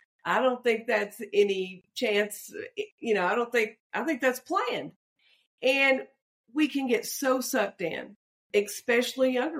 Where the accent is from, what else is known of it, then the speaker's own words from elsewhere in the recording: Kentucky, United States; I grew up in Kentucky, a teacher, an art teacher in high school, and thought I'd retire at that.